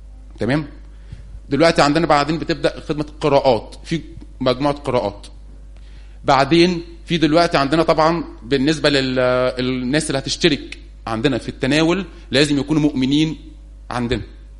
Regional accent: Egypt; طبعا عندنا في مصر كانت ماري مرقس وبتستخدم لفترة في القرون الاولى

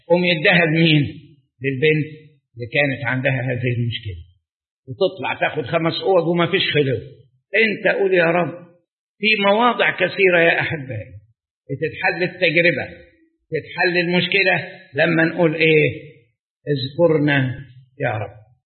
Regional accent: Egypt; عندنا في مصر أكبر مشكلة الشقة.

